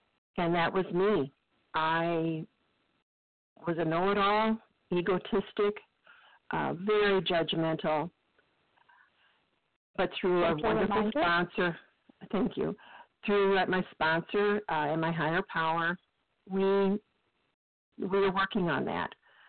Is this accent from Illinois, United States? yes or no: yes; Illinois, United States; I'm from North Central Illinois and a compulsive overeater, and so glad to be here this morning.